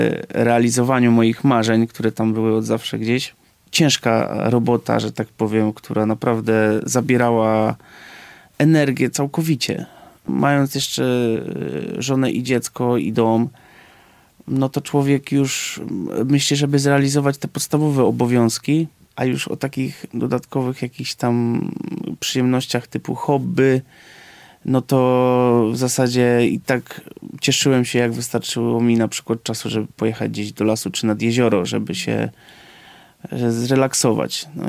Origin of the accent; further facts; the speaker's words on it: Warmian-Masurian Voivodeship, Poland; also born or lived in Silesia; Urodziłem się na Śląsku. Chodziłem tam do szkoły do 5 klasy podstawówki. Później rodzice postanowili wrócić tutaj na swoje tereny, bo oni stąd pochodzą, z warmińsko-mazurskiego.